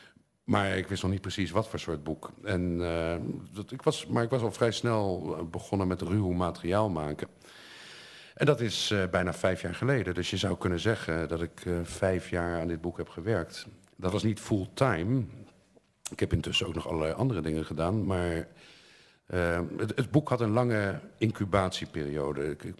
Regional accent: Netherlands; het begon er al mee dat ik als Nederlander mij vestig in een nieuwe wereld.

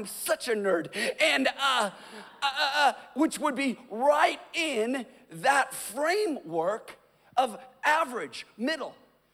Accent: Los Angeles, California, United States; And I'm here from Los Angeles to tell somebody

